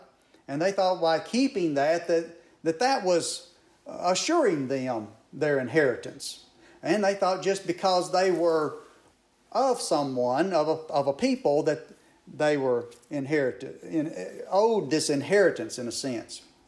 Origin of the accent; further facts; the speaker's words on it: Mississippi, United States; I'm from North Mississippi, but when I was growing up on the road I lived on, there were probably three sets of Smiths up and down the road that I lived on